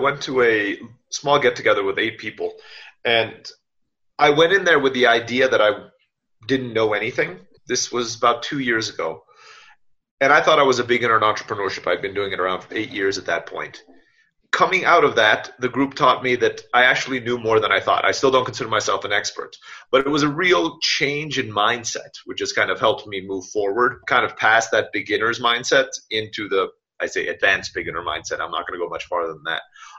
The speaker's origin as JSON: {"language": "English", "region": "Istanbul", "country": "Turkey", "tie": "born or raised there", "first_language": "Turkish", "second_language": "English", "said": "but my schooling was almost entirely in Istanbul, Turkey. Technically, my first language is Turkish as a result of that."}